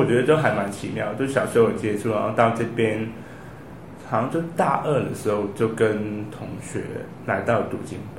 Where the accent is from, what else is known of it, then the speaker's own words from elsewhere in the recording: Macau; 小时候就有接触过基督宗教，就在我是澳门来的